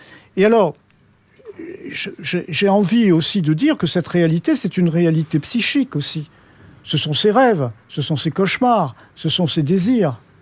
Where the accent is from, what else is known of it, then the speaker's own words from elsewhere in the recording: Algiers, Algiers Province, Algeria; born there; je suis né en Algérie, je suis né à Alger